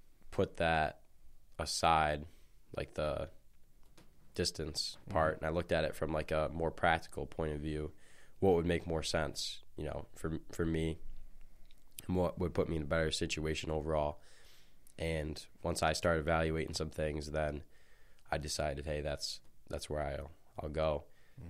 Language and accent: English; Lapeer, Michigan, United States; I'm from Lapeer, Michigan, so like 40 minutes from around here.